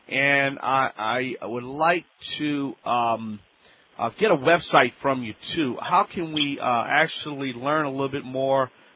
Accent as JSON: {"language": "English", "region": "Louisiana", "country": "United States"}